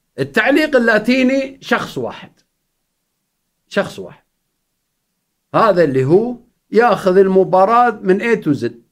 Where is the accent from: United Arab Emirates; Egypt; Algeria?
United Arab Emirates; أنا أول من علق كأس فلسطين كإماراتي